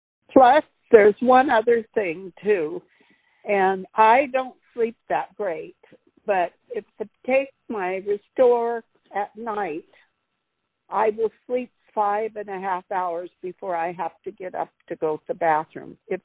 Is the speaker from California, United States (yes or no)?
yes; California, United States; I came here from California.